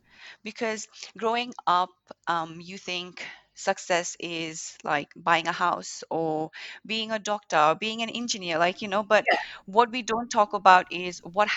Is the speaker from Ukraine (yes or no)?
no; Nepal; It's not something that we grew up back in Nepal saying